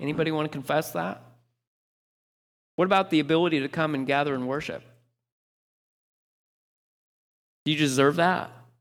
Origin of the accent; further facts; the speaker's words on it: United States; because I'm an American.